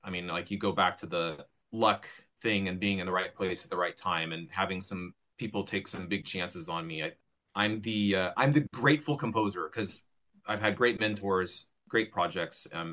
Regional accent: Monterey, California, United States; So I grew up in Monterey, where Monterey Jazz Festival is a huge thing

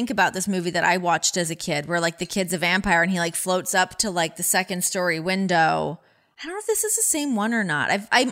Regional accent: Canada; accent: Canadian; That's like my Canadian accent. It's gone now. I don't know how to conjure it back.

